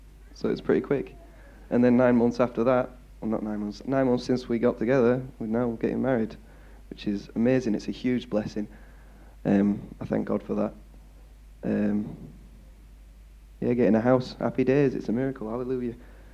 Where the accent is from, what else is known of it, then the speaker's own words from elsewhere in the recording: Kettering, East Midlands, United Kingdom; born there; I was born in Kettering in 1997.